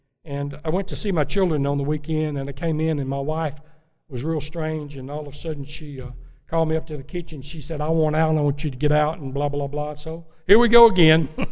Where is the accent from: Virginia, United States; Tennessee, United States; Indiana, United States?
Tennessee, United States; Because I was raised in Jackson County, Tennessee, where we had a house and board and battens.